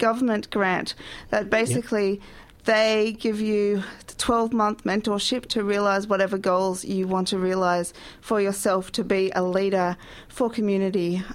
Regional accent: Lismore, New South Wales, Australia; now in Melbourne, Australia; I guess I grew up in Lismore, so I was there since I was 14.

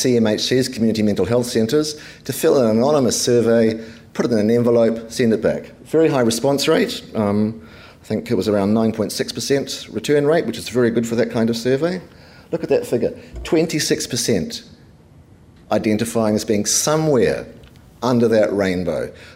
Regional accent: New Zealand; I'm from New Zealand.

